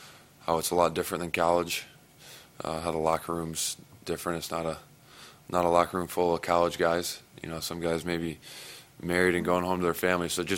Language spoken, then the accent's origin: English; Fort Wayne, Indiana, United States; Yes, I'm from Fort Wayne.